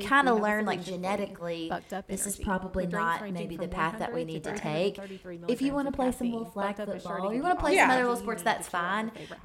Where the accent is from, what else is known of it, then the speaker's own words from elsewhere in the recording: Kentucky, United States; It's like, I grew up in Kentucky. I didn't grow up in like Colorado